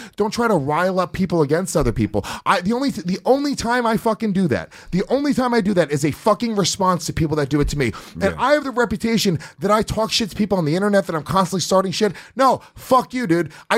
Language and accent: English; New York, United States; I'm saying the Puerto Rican kids that I grew up with in Rockland County, New York, okay?